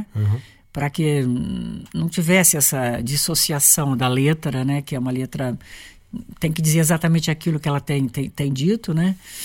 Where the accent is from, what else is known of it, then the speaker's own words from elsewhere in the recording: Rio de Janeiro, Brazil; uma menina que saiu do subúrbio, né? Subúrbio do Rio de Janeiro, porque eu não sou da Zona Sul do Rio de Janeiro.